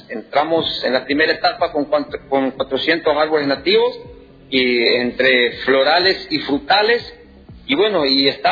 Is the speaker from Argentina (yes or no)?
yes; Aristóbulo del Valle, Misiones, Argentina; somos acá de Aristóbulo del Valle